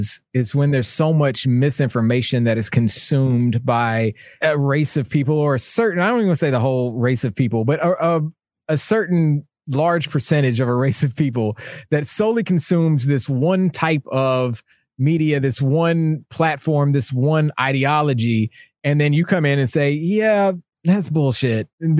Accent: the South, United States; I mean, I grew up white and in the South with, you know, a father that's from the middle of nowhere in Kentucky.

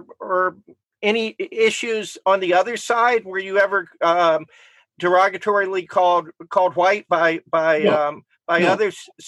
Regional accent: Richmond, Virginia, United States; And I grew up in Richmond, Virginia, where those statues

